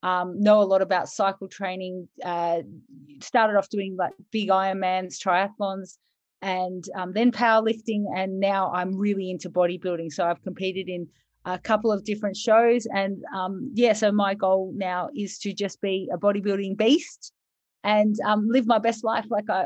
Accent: Melbourne, Victoria, Australia; So I am 42 years old. I come from Melbourne.

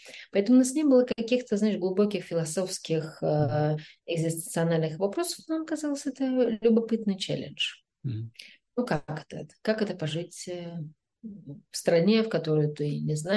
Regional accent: Smolensk, Smolensk Oblast, Russia; also born or lived in Khanty-Mansiysk / Kazan; То есть я сама из Смоленска, мой муж из Тобольска, потом мы 10 лет жили в Ханты-Мансийске, это север, потом мы жили, ну, 10 лет в Казани.

